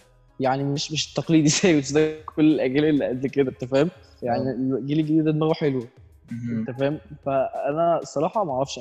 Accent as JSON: {"language": "Arabic", "country": "Egypt", "said": "فاحنا عندنا في مصر هنا فاهم مفيش اللي هو كونسيبت"}